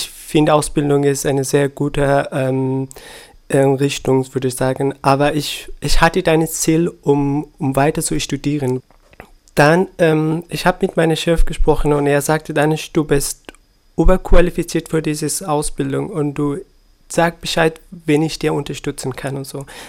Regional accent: Afghanistan; German is a second language; moved away as an adult; now in Germany; Ich bin um 1990 bin ich in Afghanistan geboren und zur Schule gegangen und auch der Uni. Und im 2015, am Ende 2015, bin ich nach Deutschland als Geflüchteter hergekommen.

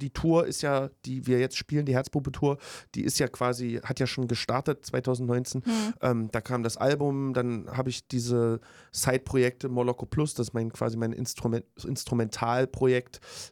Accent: Leipzig, Saxony, Germany; aus meiner Heimatstadt, aus Leipzig

